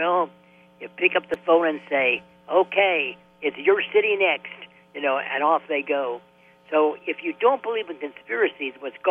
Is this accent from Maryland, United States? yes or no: no; Delaware, United States; I know about the South. I come from Delaware, you know.